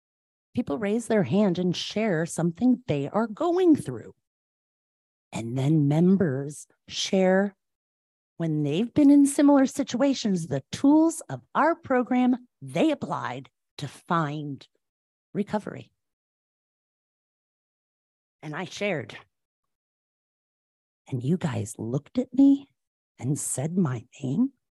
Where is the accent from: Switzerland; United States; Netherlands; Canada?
United States; Cleveland, Ohio; I was from Cleveland. It was dirty and gritty.